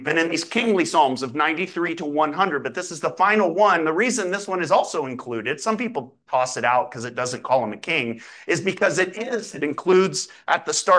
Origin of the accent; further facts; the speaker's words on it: Ohio, United States; but I was from Ohio. And so heavy metal was like the rage.